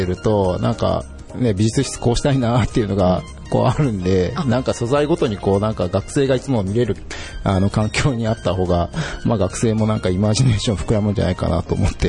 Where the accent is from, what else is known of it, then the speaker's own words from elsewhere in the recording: Aichi, Japan; 地元は愛知なんですよ、